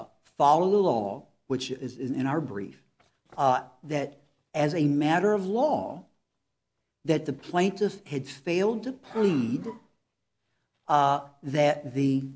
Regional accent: Greensboro, North Carolina, United States; I'm an attorney from Greensboro, North Carolina

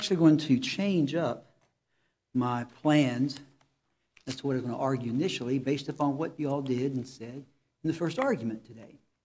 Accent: Greensboro, North Carolina, United States; I'm an attorney from Greensboro, North Carolina

